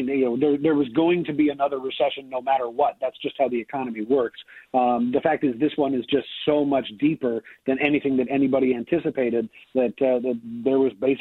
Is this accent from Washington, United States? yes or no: yes; Seattle, Washington, United States; the first phases started in cities like New York and Seattle, my hometown of Seattle